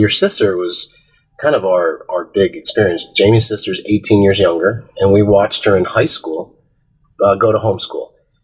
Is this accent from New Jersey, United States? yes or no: yes; New Jersey, United States; look, I grew up in North Jersey.